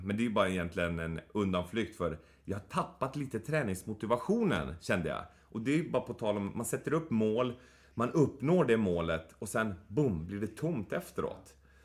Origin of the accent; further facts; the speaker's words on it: Boden, Norrbotten County, Sweden; Och så var det där vi växte upp i Boden också. Att det var skog i närheten.